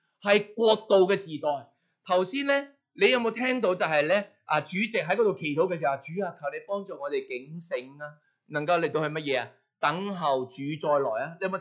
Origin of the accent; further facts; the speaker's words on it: Hong Kong; now in New Zealand; 喺我哋紐西蘭呢一度嘅地方啊，可能好多人咧，我哋係嚟自香港。